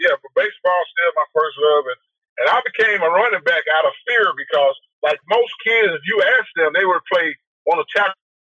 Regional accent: St. Louis, Missouri, United States; now in Texas, United States; And growing up in St. Louis, then, Orlando Torpedo, Bob Gibson, Lou Brock, those was my heroes.

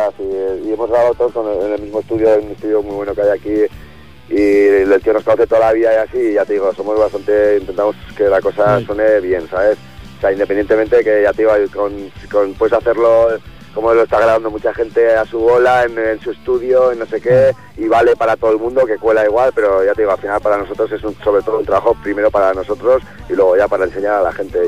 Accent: Pamplona, Navarre, Spain; Sí, somos de Iruña.

